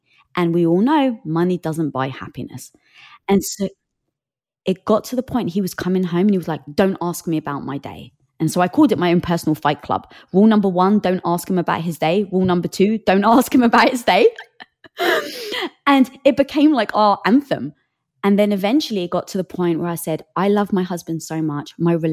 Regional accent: England, United Kingdom; I'm from England. My parents are from Cyprus.

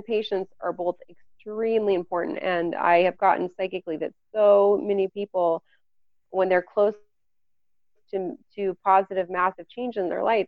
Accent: Lafayette, Colorado, United States; I was driving home from Denver to my hometown at the time of Lafayette, which is about 30, 35 minutes.

